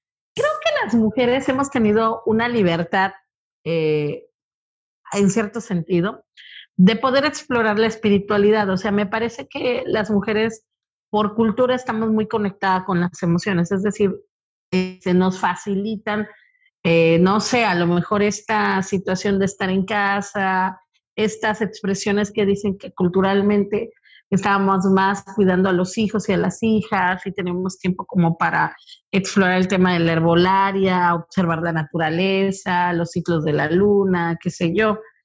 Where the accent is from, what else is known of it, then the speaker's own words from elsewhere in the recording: Veracruz, Mexico; Yo soy originaria de Veracruz, Puerto, y en Veracruz esto es parte del folclore y de la cultura popular.